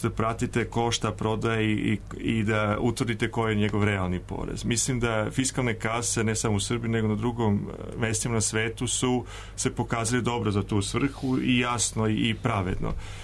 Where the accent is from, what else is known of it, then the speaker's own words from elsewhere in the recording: Switzerland; ja sam rođen i odrastao u Švajcarskoj, koja važi kao neka sređena država.